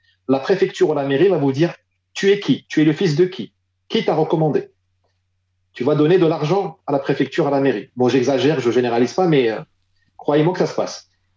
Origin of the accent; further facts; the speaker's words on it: Morocco; On nous a enfermés 5 mois chez nous au Maroc.